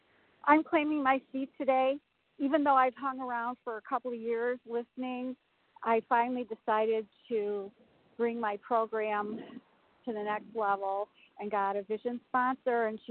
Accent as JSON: {"language": "English", "town": "Chicago", "region": "Illinois", "country": "United States", "said": "Oh, I forgot. Chicago area."}